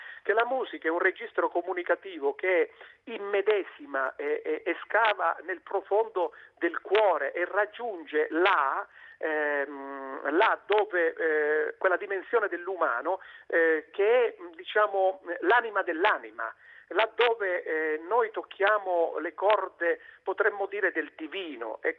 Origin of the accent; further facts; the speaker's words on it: Isola di Capo Rizzuto, Calabria, Italy; now in Sicily, Italy; sono calabrese di Isola Capo Rizzuto, di Crotone, almeno una volta al mese vado a trovare i miei genitori, devo fare 5 ore di strada